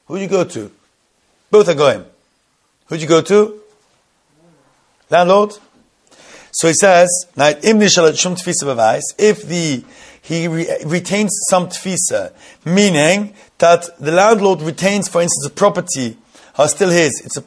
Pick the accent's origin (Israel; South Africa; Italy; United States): Israel; Jerusalem, Jerusalem District; So that's because we brought up and born and brought up in Yerushalayim.